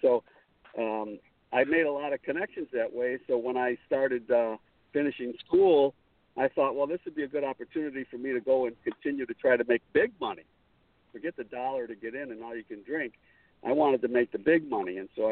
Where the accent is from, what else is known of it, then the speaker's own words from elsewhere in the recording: Buffalo, New York, United States; born there; Well, I was born in Buffalo, New York, and I got my start booking bands in college.